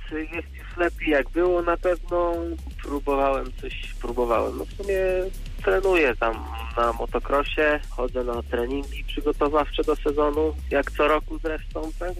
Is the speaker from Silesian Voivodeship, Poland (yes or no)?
no; Zielona Góra, Lubusz Voivodeship, Poland; żeby może zostać u siebie w Zielonej Górze